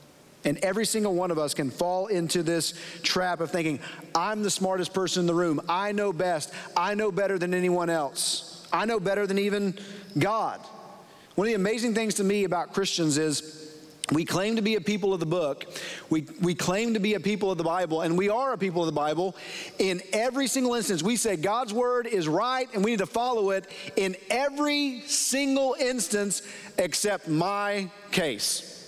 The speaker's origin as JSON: {"language": "English", "town": "Dallas", "region": "Texas", "country": "United States", "tie": "born or raised there", "said": "I grew up in Dallas, okay, when I was an eighth grader, ninth grader, I growing up in Dallas, I was a fan of the Dallas Cowboys"}